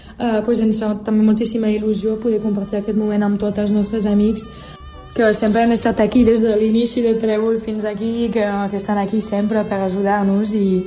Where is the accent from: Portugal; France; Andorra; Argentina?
France; Occitania; jo vinc de, bueno, de la Catalunya Nord.